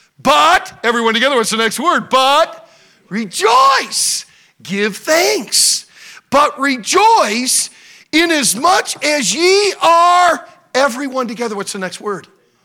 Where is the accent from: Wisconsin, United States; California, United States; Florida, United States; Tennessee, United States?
Florida, United States; Pensacola; I said, "Yeah, I'm from Pensacola." And then I said these words. I said, "Hey, I survived Ivan too. Ivan was the worst hurricane Pensacola ever had.